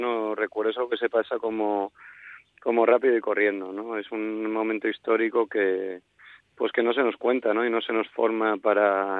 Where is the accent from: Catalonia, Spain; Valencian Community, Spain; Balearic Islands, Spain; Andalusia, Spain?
Valencian Community, Spain; Benidorm; yo soy de Benidorm, soy de un pueblo